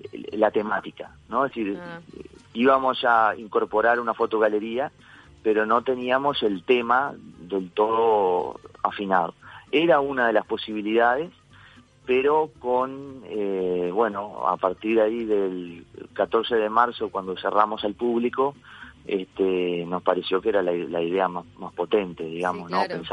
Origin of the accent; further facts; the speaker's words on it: Uruguay; están muy asociados a nuestras emociones y a nuestra afectividad, digamos, como sociedad, como uruguayos